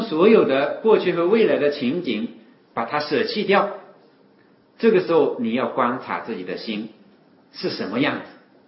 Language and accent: Chinese; China; 我们中国人也喜欢讲意识，叫此意识彼意识。